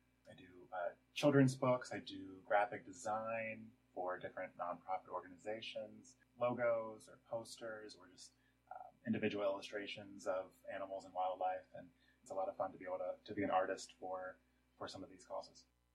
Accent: West Virginia, United States; I grew up in West Virginia, and we would take yearly vacations to the mountains in a place called Canaan Valley.

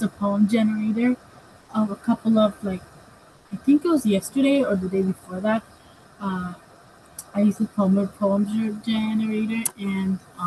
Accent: Hudson, New York, United States; I'm 11 years old, and I'm also from Hudson.

